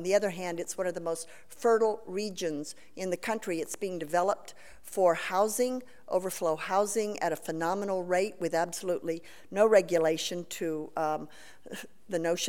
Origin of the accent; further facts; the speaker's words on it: California, United States; I'm from the San Joaquin Valley, and my project manager was not only from the San Joaquin Valley, but from this town, Consuela Velasco.